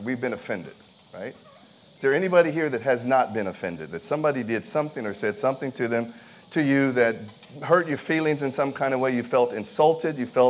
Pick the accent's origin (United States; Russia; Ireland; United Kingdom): United States; Sacramento, California; also born or lived in Dallas; I am from Sacramento, California, formerly of Dallas, Texas. Still have an identity there.